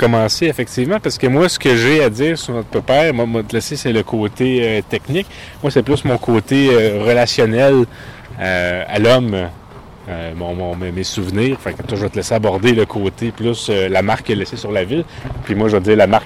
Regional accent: Saint-Hyacinthe, Quebec, Canada; on vient de Saint-Hyacinthe. Puis notre famille a eu une marque sur la ville de Saint-Hyacinthe.

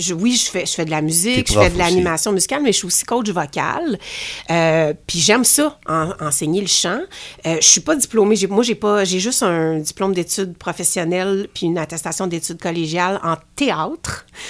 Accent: Quebec, Canada; c'est que moi, je viens de la Montérégie.

